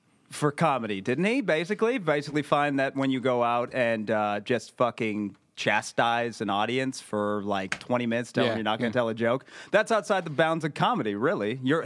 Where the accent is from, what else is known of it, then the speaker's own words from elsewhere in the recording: Boston, Massachusetts, United States; I would like to give Boston credit. I'm from Boston.